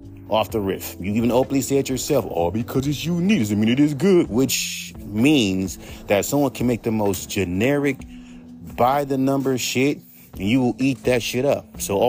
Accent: California, United States; I'm from the West Coast. We are known for having chill, laid-back fucking tones.

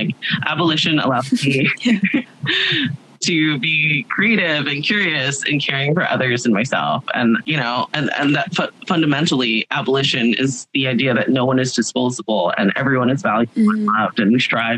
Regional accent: Hawaii, United States; I'm born and raised on Oahu. I'm originally from Waihoa.

